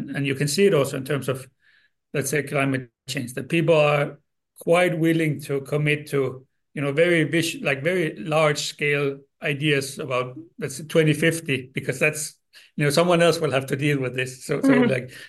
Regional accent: Denmark; moved away as an adult; now in Finland; I'm from Denmark. I have a degree in political science. And then I have a Finnish family or Finnish spouse, and we moved to Finland, I think, soon, 7-8 years ago.

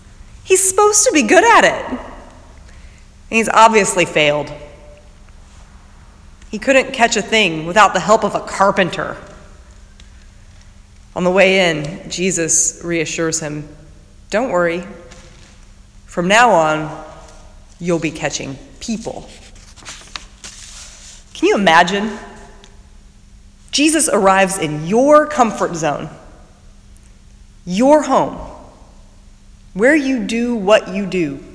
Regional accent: Indiana, United States; My grandpa would take my sister and me out to big fishing ponds near where I grew up in Indiana, and we'd catch bass and bluegills, clean them, and fry them up for supper.

